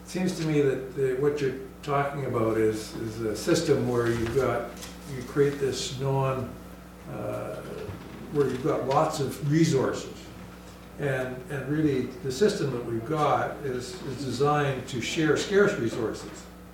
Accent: Canada; I mean, I'm not from the United States either. I'm from Canada. So I would say that we've got a mixed system in Canada

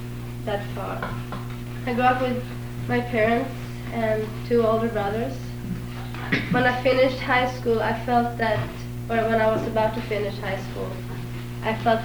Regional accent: Sweden; and I grew up in Sweden. grew up on a fairly, well, I grew up on an island, which was pretty isolated from the rest of Sweden.

